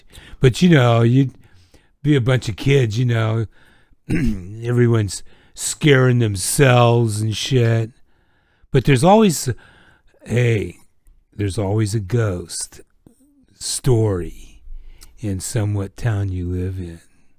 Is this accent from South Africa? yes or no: no; Oakland, California, United States; No, right, I grew up in Oakland.